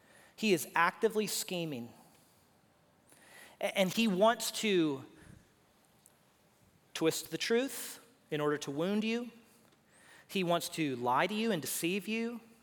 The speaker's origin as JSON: {"language": "English", "town": "Houston", "region": "Texas", "country": "United States", "tie": "born or raised there", "said": "I grew up in Houston, where we get hurricanes and we get flood waters."}